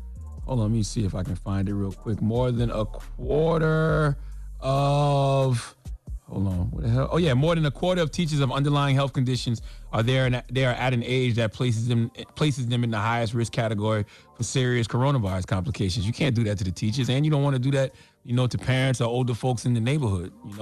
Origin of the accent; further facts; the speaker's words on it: Moncks Corner, South Carolina, United States; You know, that's my home state as well. I was on the Isle of Palms. I was in my hometown of Mount's Corner.